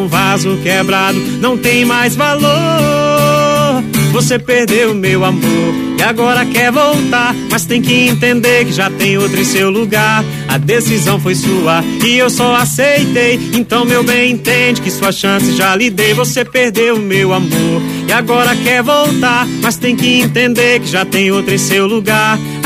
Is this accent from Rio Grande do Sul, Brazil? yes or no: no; Envira, Amazonas, Brazil; also born or lived in Eirunepé; esse amazonense interiorano, na verdade, né? Lá de Envira. Eu nasci em Irunepé. Fui registrado na cidade de Irunepé também, interior do estado do Amazonas. Mas aí minha mãe, como era realmente de Envira, voltou, né, com a gente para lá